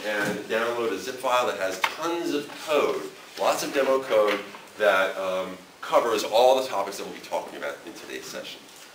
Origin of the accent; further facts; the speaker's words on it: New York City, New York, United States; I'm very happy to be here. I'm from New York City, and I'm here today to talk to you about DocumentDB.